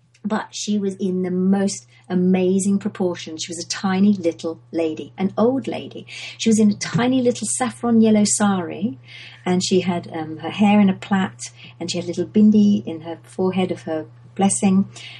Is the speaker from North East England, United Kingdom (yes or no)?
no; London, United Kingdom; yes, I come from London.